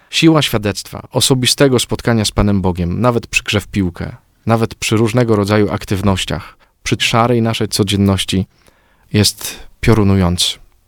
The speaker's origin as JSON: {"language": "Polish", "town": "Ostrzeszów", "region": "Greater Poland Voivodeship", "country": "Poland", "said": "No, jestem z Ostrzeszowa."}